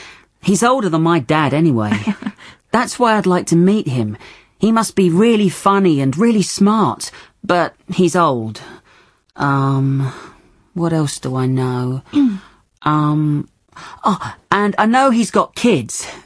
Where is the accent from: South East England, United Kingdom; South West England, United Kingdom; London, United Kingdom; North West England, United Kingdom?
South East England, United Kingdom; Brighton; I'm 17 and I'm from Brighton.